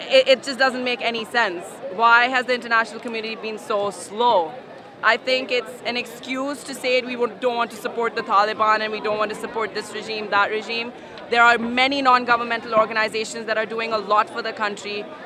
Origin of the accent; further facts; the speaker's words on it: Pakistan; now in Canada; We're both from there, but we're Canadian now, so.